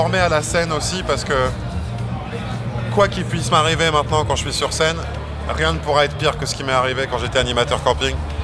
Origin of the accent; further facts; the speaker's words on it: Egypt; J'ai grandi en Égypte, donc on allait en vacances avec ma famille à la mer Rouge